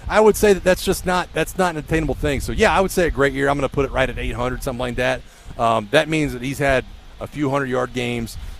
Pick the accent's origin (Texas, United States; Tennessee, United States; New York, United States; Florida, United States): Florida, United States; I was at the beach a couple of weeks ago, and I'm from Florida, from the Panhandle. And you forget how hot it is down there until you go visit. And then I'll think it's hot in Georgia